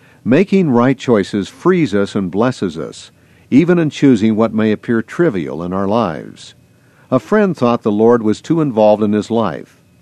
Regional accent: Alberta, Canada; Life was simpler years ago in my hometown on the Canadian prairie. Our phone number was one digit, 3. We had one black and white movie that came from Cardston every Thursday night.

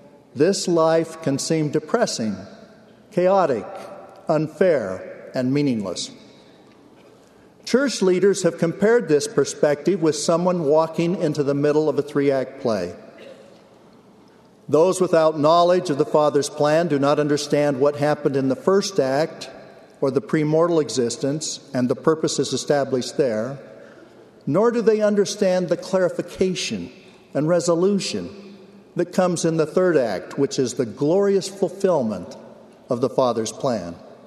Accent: Logan, Utah, United States; born there; He was my stake president when I was born in Logan, Utah.

